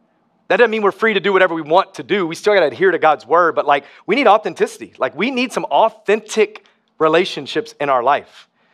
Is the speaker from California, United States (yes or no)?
no; Tennessee, United States; I'm originally from Tennessee. They speak a whole new language over there.